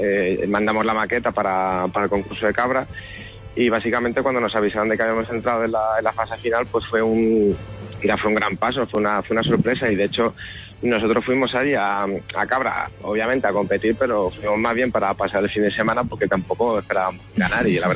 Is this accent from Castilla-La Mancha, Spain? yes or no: yes; Castilla-La Mancha, Spain; nosotros somos gente que vivimos en Torrijos, somos de Toledo.